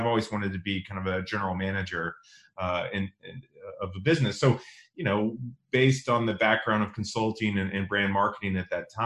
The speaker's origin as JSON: {"language": "English", "town": "Tomball", "region": "Texas", "country": "United States", "tie": "born or raised there", "said": "I grew up in Northwest Houston, a small town called Tomball, Texas."}